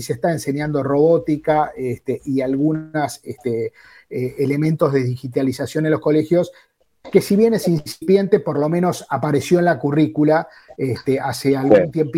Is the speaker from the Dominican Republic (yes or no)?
no; Argentina; ¿cómo estamos nosotros preparándonos como sociedad, como argentinos en su conjunto?